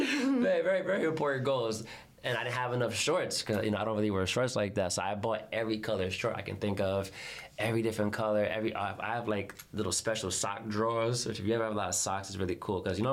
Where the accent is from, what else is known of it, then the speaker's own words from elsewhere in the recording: Bronx, New York, United States; all my friends growing up in the Bronx, all had the best sense of fashion